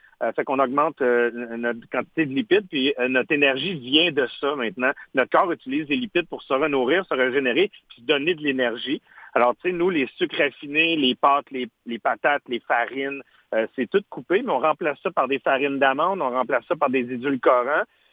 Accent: Quebec, Canada; je suis un entrepreneur de la région de l'Outaouais

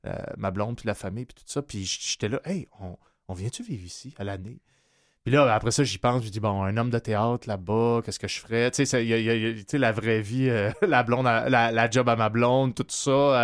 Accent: Montreal, Quebec, Canada; depuis 7-8 ans, moi, je suis venu à Montréal. Je suis un Montréalais à la base. J'ai été à Québec parce que c'est la seule école de théâtre qui m'a accepté.

